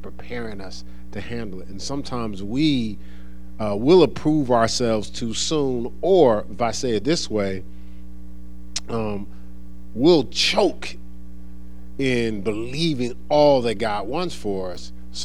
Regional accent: Newark, New Jersey, United States; as I was growing up in Newark, New Jersey

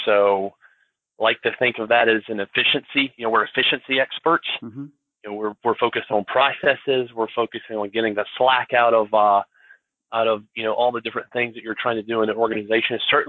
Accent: Winder, Georgia, United States; also born or lived in Athens; Well, I grew up in Northeast Georgia, town of Winder, Georgia.

